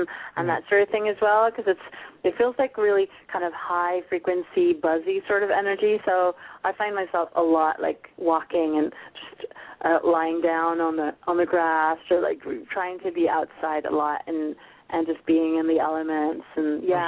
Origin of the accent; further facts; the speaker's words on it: Sweden; English is a second language; It's a great excuse for me to go back to my home country.